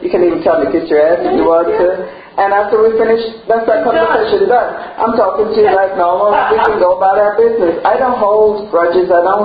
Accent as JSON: {"language": "English", "country": "Jamaica", "tie": "born or raised there", "said": "And growing up in Jamaica, your neighbors, if they saw you doing something wrong in the street, they were allowed to chastise you"}